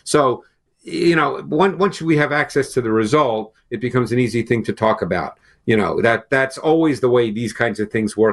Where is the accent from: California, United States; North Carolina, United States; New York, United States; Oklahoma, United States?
New York, United States; Queens; You know, I grew up in Queens in New York.